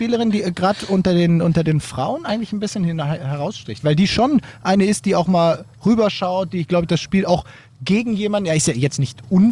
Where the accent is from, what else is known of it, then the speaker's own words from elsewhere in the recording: Switzerland; Und dann gerade als Schweizerin, das hat mir immer imponiert, das so zu machen.